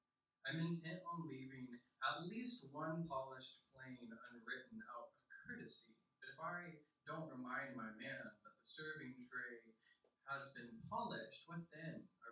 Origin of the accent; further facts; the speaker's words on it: the South, United States; I was raised pretty predominantly in the South